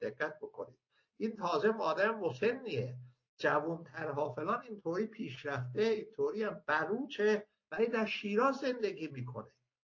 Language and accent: Persian; Tabriz, East Azerbaijan, Iran; born there; مثلا من متولد تبریز هستم